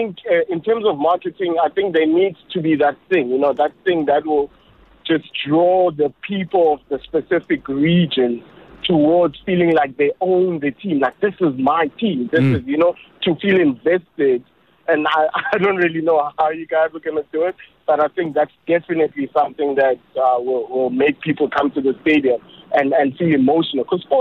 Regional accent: Pretoria, Gauteng, South Africa; I'm from Pretoria.

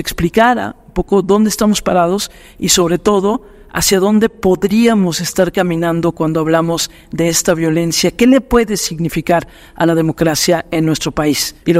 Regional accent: Mexico; Esto sucedió hace apenas unos días aquí en México, en mi país.

